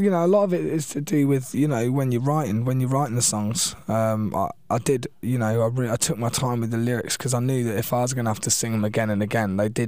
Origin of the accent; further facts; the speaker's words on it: Rugby, West Midlands, United Kingdom; In a town called Rugby. It's like where the actual game was invented. That's probably the main thing about the town that's good. And it's got some real nice public schools, real posh schools and stuff. But apart from that, it's quite a dreary town, really.